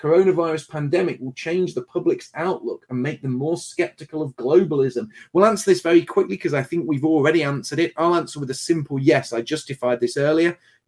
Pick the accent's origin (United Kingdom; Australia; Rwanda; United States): United Kingdom; England; And I've always felt that I'm English.